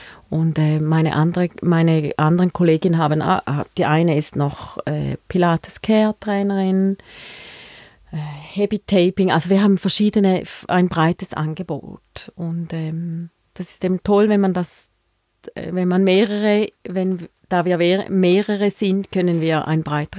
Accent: Frauenfeld, Thurgau, Switzerland; Ich komme aus Frauenfeld und ich habe 2 Kinder, 5 und 7 Jahre alt.

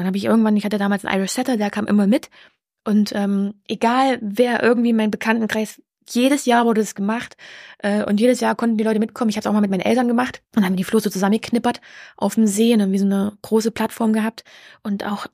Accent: eastern Germany, Germany; weil ich komme ja aus dem Osten, da kenne ich sehr viel.

